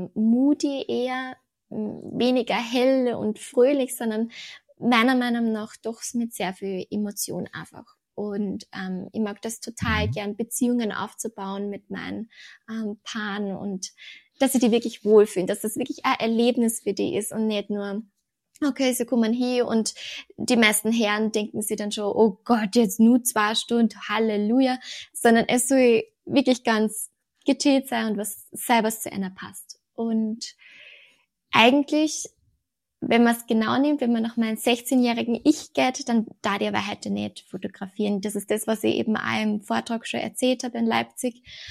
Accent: Melk, Lower Austria, Austria; ich bin aus Österreich, genauer gesagt aus Niederösterreich im Melk

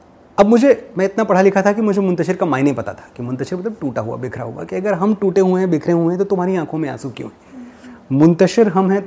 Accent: Gauriganj, Uttar Pradesh, India; मेरा शहर गांव, तब तो गांव था गौरीगंज

